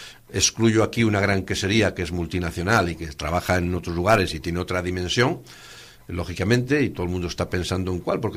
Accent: Cantabria, Spain; Lo cual, pues yo creo que es lamentable como cántabro.

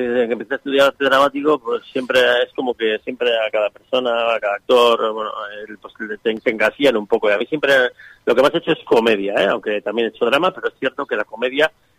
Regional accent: Bilbao, Basque Country, Spain; veraneamos aquí toda la vida, ¿no? Soy de Bilbao, pero como si fuese de aquí.

